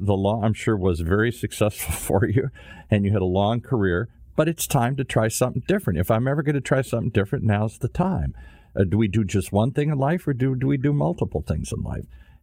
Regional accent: Ireland; My buddies and I opened an Irish pub because I'm an Irishman.

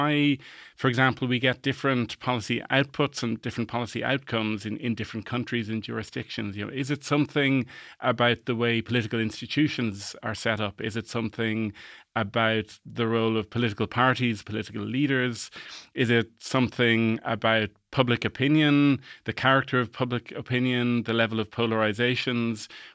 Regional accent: Dublin, Leinster, Ireland; also born or lived in Germany / Finland; I grew up in Dublin and returned home then at the end of 2013.

